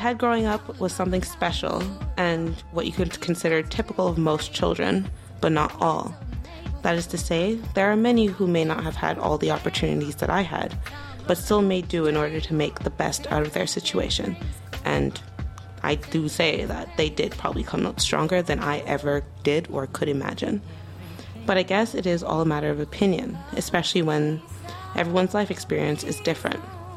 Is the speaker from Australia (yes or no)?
no; Montreal, Quebec, Canada; Now, what can I say about growing up in Montreal? Well, I mean, I spent all of my life here